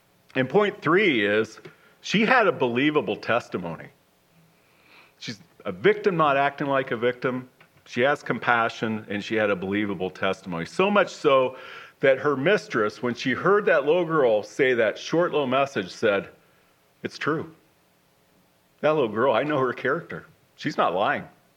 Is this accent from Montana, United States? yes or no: yes; Montana, United States; I'm from Western Montana, okay? There's 40,000 people in the whole county, right?